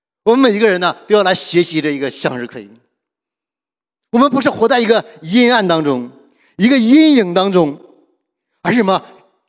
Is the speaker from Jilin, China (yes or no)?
no; Heilongjiang, China; 我是东北人，土生土长的东北人，黑龙江人，哇，从小就吃什么？吃这个瓜子，吃的太多了。